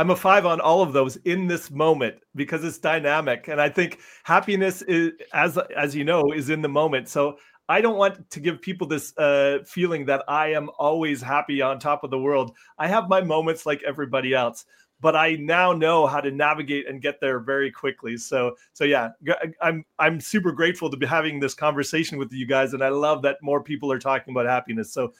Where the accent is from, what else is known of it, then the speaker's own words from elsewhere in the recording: Vancouver, British Columbia, Canada; now in Hamburg, Germany; I live in Germany. I live in Hamburg, Germany. So, you know, the wife and kids are here. So it's now my home, but I'm originally from Vancouver, Canada.